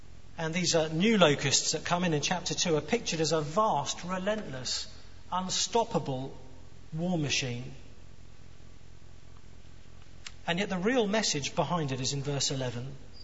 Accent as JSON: {"language": "English", "region": "South East England", "country": "United Kingdom", "tie": "born or raised there", "said": "I went to visit a friend once in my hometown in Kent, and he lived quite a bit out of the town."}